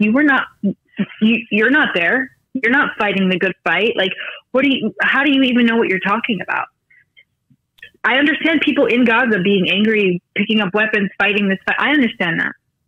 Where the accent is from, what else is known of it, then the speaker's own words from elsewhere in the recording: United States; English is a second language; for me as an American, I know I don't sound so American, but give me a week in America and I'll have no accent. I just, English wasn't my first language.